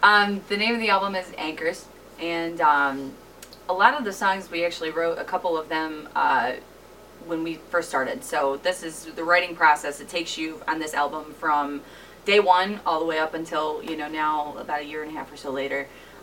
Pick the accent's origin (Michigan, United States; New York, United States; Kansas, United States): Michigan, United States; We're from the Downriver Metro Detroit area.